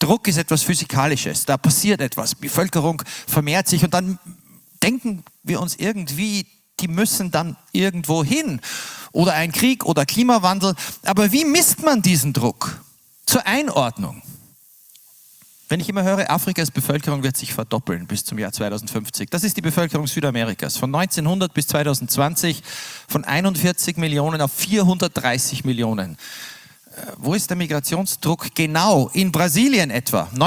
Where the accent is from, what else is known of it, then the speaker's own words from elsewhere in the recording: Austria; now in Berlin, Germany; Menschen wie ich und meine Familie, die als Österreicher in Berlin leben.